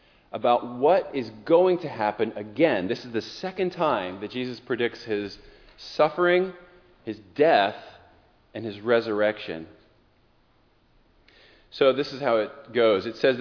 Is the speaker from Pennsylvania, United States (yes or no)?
yes; Waynesboro, Pennsylvania, United States; snowy days just like this in my hometown and at my elementary school that someone would always say, "Let's play King of the Hill." And in the back playground of Fairview Elementary in Waynesboro, Pennsylvania